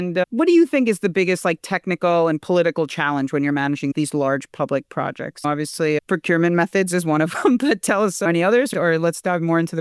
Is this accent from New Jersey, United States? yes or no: no; Mineola, New York, United States; And I grew up in Mineola, so a lot of the third track work with the raising tracks and lowering tracks, and it's changed.